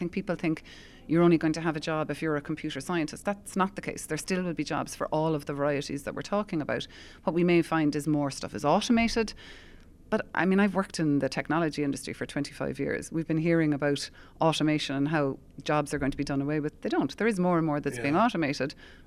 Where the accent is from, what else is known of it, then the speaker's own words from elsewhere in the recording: Cork, Munster, Ireland; I grew up in Cork, and I went to college in Mary Eye in Limerick